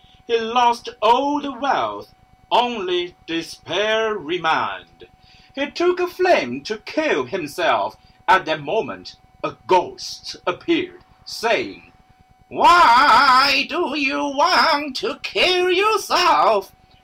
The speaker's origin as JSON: {"language": "English", "country": "Taiwan", "second_language": "English", "said": "from Taiwan."}